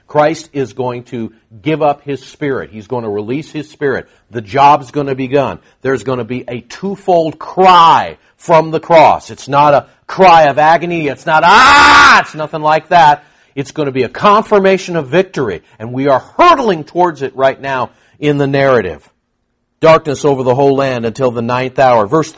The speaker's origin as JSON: {"language": "English", "region": "California", "country": "United States", "said": "I'm from California, and it's going into the Pacific, or worse."}